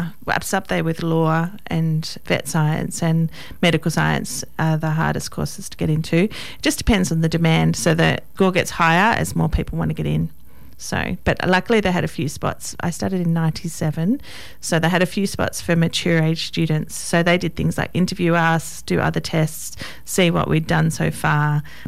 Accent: Canberra, Australian Capital Territory, Australia; now in Yass, Australia; I grew up in Canberra, actually. Similar climate. Most recently been living in Yass, down near Canberra as well.

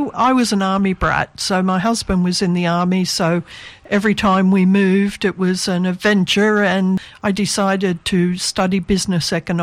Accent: Mudgee, New South Wales, Australia; I was born and bred in Mudgee, but I never knew that there was a jail in town.

